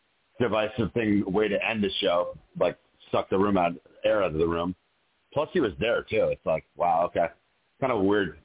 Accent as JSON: {"language": "English", "country": "Canada", "said": "And I'm from Canada. I'm a UConn fan"}